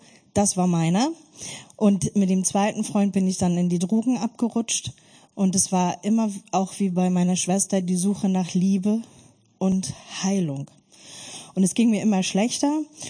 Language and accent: German; Germany; Ich bin in der DDR-Diktatur aufgewachsen